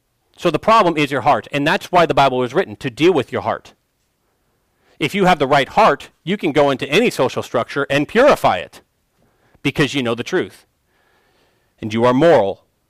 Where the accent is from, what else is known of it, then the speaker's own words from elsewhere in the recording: United States; And that's hard, because we're American, right? We can do the things that we want to do, right? We're business-minded, right? We're independent.